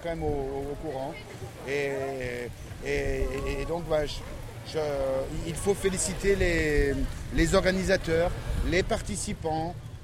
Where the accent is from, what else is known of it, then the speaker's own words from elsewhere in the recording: Grenoble, Auvergne-Rhône-Alpes, France; Je suis en train de déménager. Je suis natif de Grenoble, ou plus ou moins la région. Et puis voilà. Et puis j'ai trouvé la moitié de mon cœur, donc je m'installe à Saint-Mont-de-Provence.